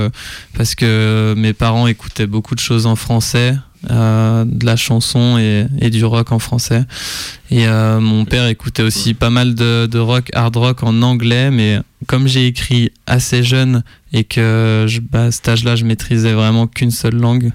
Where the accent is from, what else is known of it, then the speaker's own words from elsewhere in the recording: Saint-Denis, France; born there; Je suis né à Saint-Denis.